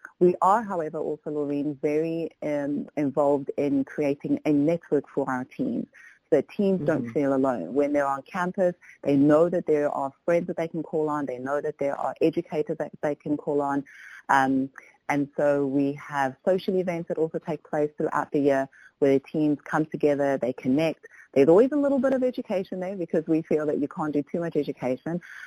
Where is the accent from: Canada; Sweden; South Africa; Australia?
South Africa; now in United States; I'm a South African woman who now finds her home in the United States. I'm actually a Christian as well.